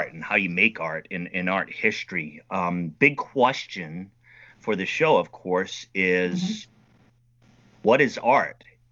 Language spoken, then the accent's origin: English; United States; I mean, so I'm an American over here, recently started painting and things like this